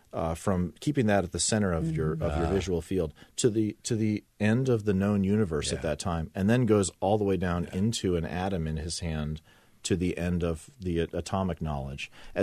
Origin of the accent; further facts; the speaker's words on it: Virginia, United States; Well, when I grew up in the Virginia suburbs of D.C., and so when I would go into the city with my parents